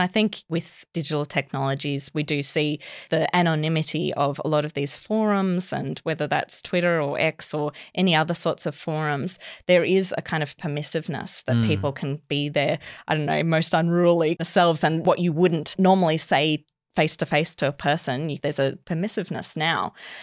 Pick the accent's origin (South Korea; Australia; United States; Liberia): Australia; Queensland; I'm from Queensland originally